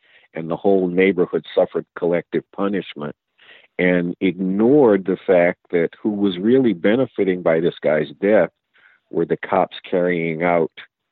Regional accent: Baltimore, Maryland, United States; I was born and raised in Baltimore and actually grew up only a little bit removed from the neighborhood where much of the activity went down over on Harlem Avenue in the Edmondson Village area over there.

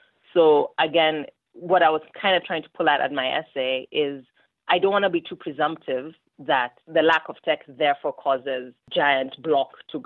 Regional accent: Kenya; I grew up here in Kenya.

